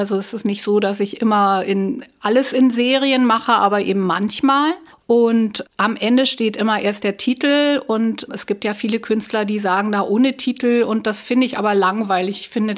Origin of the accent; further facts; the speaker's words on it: Berlin, Germany; Ich bin Berlinerin